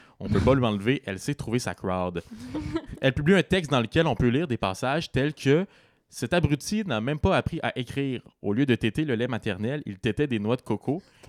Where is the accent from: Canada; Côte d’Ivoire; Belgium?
Canada; Quebec City, Quebec; Vous comprendrez, je viens de Québec, puis j'aime le hockey.